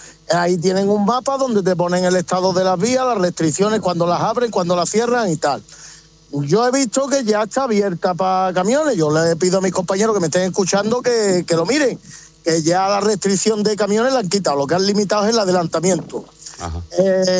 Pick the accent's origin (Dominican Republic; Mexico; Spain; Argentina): Spain; Huelva, Andalusia; yo ya tenía que ir cargado con leche para Huelva, porque yo soy de Huelva